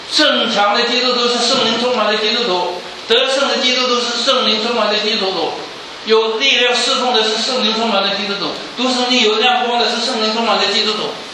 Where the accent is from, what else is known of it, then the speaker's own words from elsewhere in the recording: Guangdong, China; 我们全家都是饮茶的，我们广东人。